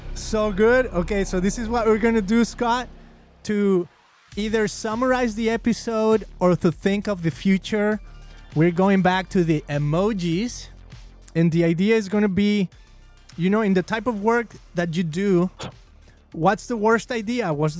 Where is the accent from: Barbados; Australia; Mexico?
Mexico; now in United States; I'm Latino. I'm from Mexico. I live here in California